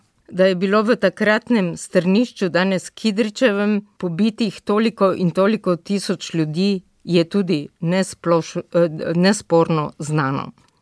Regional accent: Ptuj, Drava, Slovenia; Po rodu sem Ptujčanka.

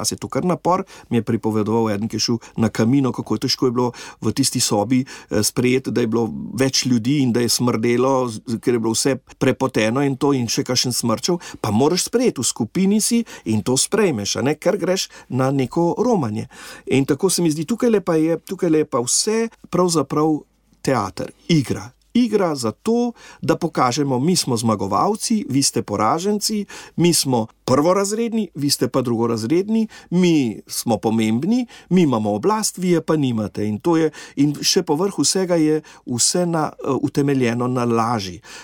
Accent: Trieste, Friuli-Venezia Giulia, Italy; ker smo iz Trsta oziroma z Jadranske obale

